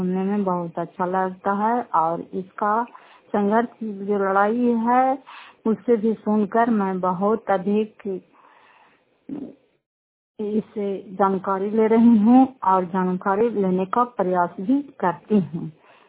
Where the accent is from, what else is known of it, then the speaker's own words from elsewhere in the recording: Bihar, India; घर का तहसील पंचायत मुखौटा, जिला नालंदा की निवासी हूँ।